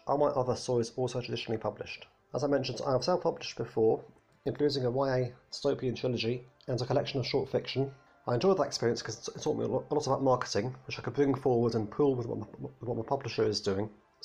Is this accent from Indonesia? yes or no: no; Brighton, South East England, United Kingdom; now in Carluke, United Kingdom; I'm originally from Brighton in England, but I've been living in Scotland for the past 20 years, so that's nearly half my lifetime. Pretty much settled here in the town of Carluke